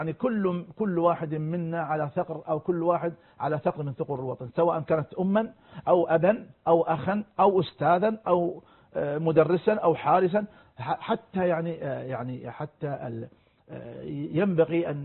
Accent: Qatar; فنحن كقطريين أو نحن القطريين كيف نحافظ على وطننا؟

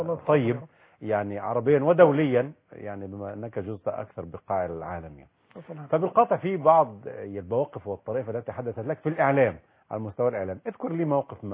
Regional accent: Egypt; احنا كشعب مصري

